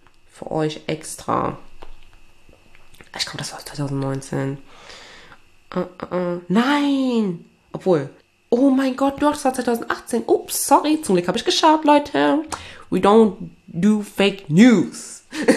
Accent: Togo; meine Wurzeln liegen ja in Togo, ne? Also ich komme ja aus Togo, also aus Westafrika.

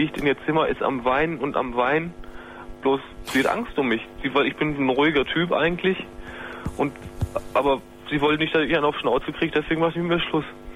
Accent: Essen, North Rhine-Westphalia, Germany; bei uns hier in Essen. Ich komme aus Essen

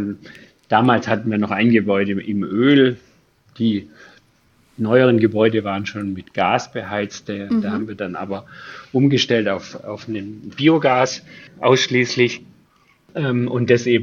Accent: Bavaria, Germany; Ja, also ich bin im Allgäu aufgewachsen

